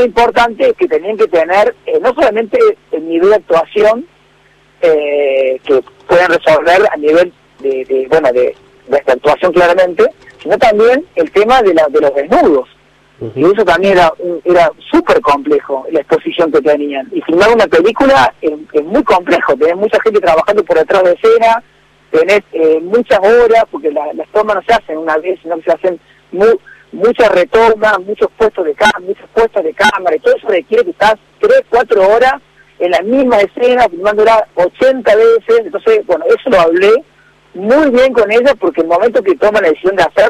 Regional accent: Córdoba, Argentina; para mí creo que como cordobés es una cita obligada

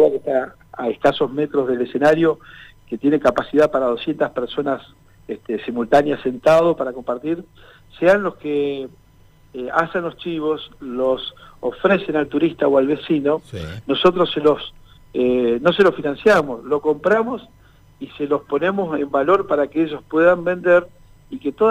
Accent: Chos Malal, Neuquén, Argentina; qué somos capaces de hacer como chosmalenses y como norteños, ¿no?

